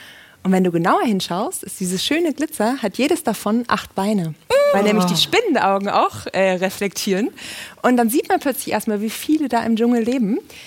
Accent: Rhineland, Germany; ich bin Rheinländerin.

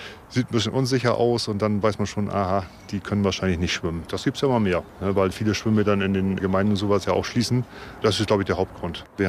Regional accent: Rastede, Lower Saxony, Germany; Ich bin in Rastede groß geworden

